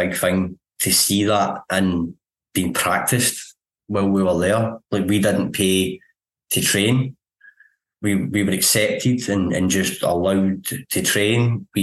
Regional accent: Scotland, United Kingdom; well, I'm Scottish first and Japanese second then, because my English is terrible, let alone my Japanese.

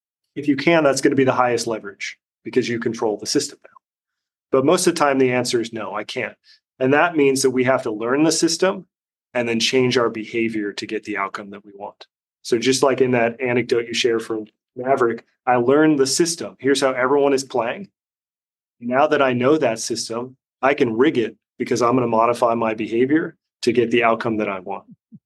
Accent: Seattle, Washington, United States; I grew up in the Seattle area, and when it was a very blue collar town, and we were known for being weird.

